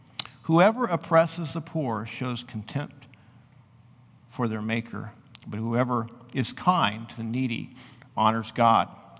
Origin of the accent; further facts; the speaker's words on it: Topeka, Kansas, United States; Now, I grew up in Topeka, Kansas.